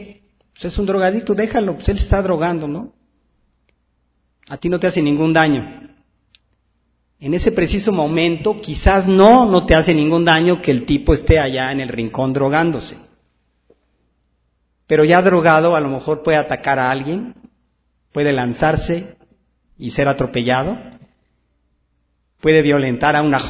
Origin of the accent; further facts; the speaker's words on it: Mexico; como mexicanos oponernos a estas propuestas pervertidas.